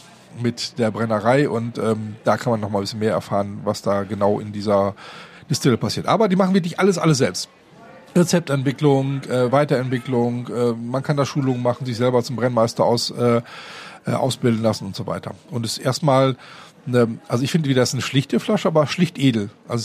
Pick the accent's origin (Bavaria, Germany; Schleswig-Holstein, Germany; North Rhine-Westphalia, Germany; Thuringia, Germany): North Rhine-Westphalia, Germany; ich bin im Münsterland groß geworden.